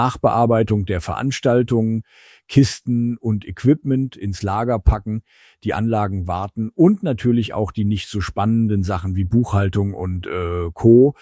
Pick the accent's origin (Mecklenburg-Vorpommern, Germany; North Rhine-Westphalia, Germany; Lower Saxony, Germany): Lower Saxony, Germany; Nolle; Ich komme ursprünglich aus Nolle. Das gehört heute zu Dissen am Teutoburger Wald. Also erstmal so gar nicht Ruhrpott, auch wenn mich heute die meisten für einen echten Pottler halten.